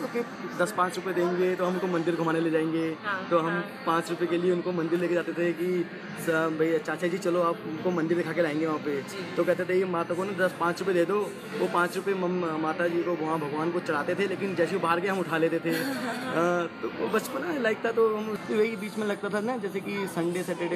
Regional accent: Uttarakhand, India; तो हम daily 4 kilometre up down करते थे 4 जाना 4 आना 8 किलोमीटर डेली होता था एक्चुअली उत्तराखंड में मुझे सबसे बेस्ट जो सीजन लगता समर का लगता था

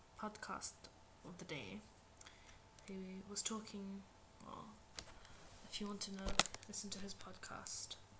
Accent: Palestine; Right, now I'm originally from Palestine

